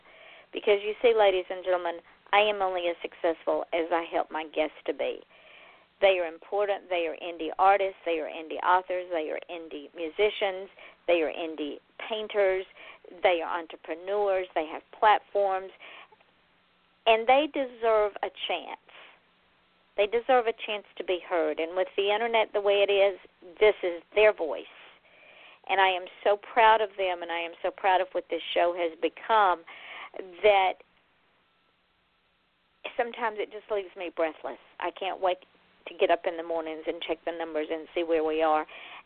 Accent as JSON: {"language": "English", "town": "Atlanta", "region": "Georgia", "country": "United States", "tie": "born or raised there", "said": "He is from Atlanta, my hometown, so I consider him a brother by another mother because that's the way we roll in Georgia."}